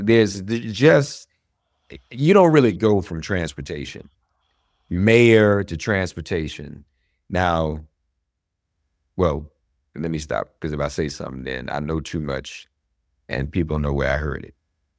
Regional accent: Nashville, Tennessee, United States; I'm from Nashville.

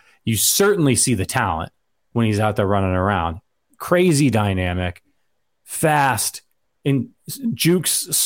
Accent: Ohio, United States; I'm a Cleveland fan. I'm from Northeast Ohio.

